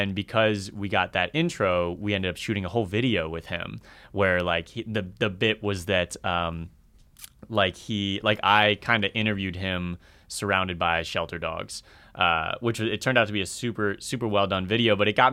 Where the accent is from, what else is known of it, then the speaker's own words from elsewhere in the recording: Virginia, United States; No. I grew up in Northern Virginia and then West Virginia.